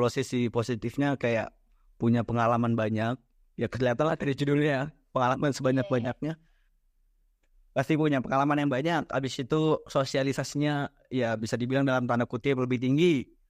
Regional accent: Cirebon, West Java, Indonesia; Aku asal Cirebon.

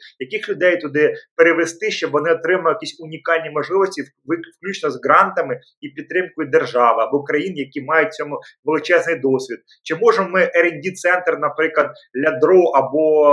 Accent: Vasylkiv, Kyiv Oblast, Ukraine; там Васильків, наприклад, де звідки я родом

